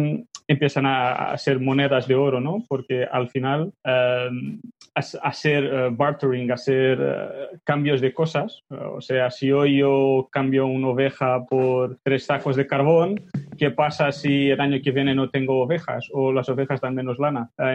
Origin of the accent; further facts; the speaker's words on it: Portugal; Spanish is a second language; yo soy portugués y entonces alguna palabra puede salir un poco rara en español, pero no os sorprendáis.